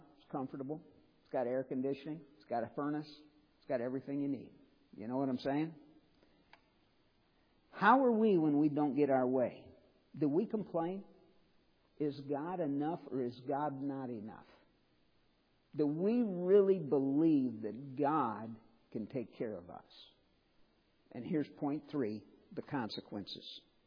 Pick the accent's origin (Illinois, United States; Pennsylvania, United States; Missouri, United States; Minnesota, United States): Missouri, United States; St. Louis; Now, I grew up in St. Louis. That's about the size of the metropolitan St. Louis area.